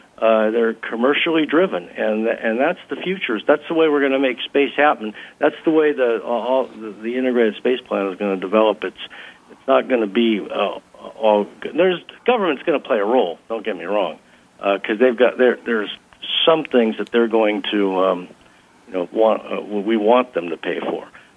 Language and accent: English; Sunnyvale, California, United States; I grew up in Silicon Valley, right? I'm from Sunnyvale, California